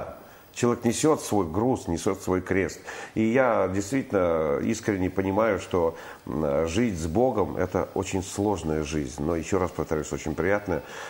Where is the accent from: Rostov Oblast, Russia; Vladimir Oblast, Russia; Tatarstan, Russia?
Vladimir Oblast, Russia; Я принял крещение у себя на родине, в Владимирской губернии, в 89-м году.